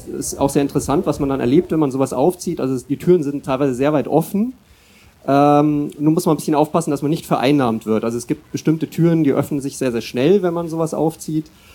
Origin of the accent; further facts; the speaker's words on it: Munich, Bavaria, Germany; Ich komme aus München.